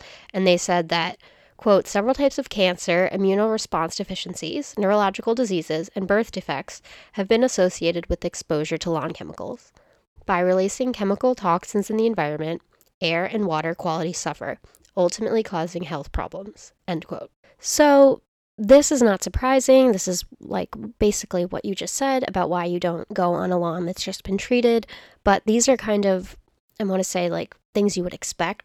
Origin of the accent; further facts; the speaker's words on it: Dunstable, East of England, United Kingdom; I grew up in Dunstable, which is a really quiet town. It's a population of about 3,000, like, over or under. It kind of fluctuates, I think. You can walk basically anywhere you want.